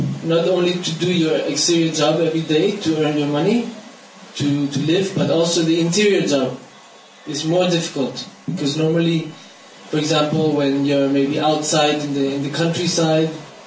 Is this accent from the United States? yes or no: no; India; English is a second language; But because I grew up in India, so, you know, it's like, it's also my country, you know?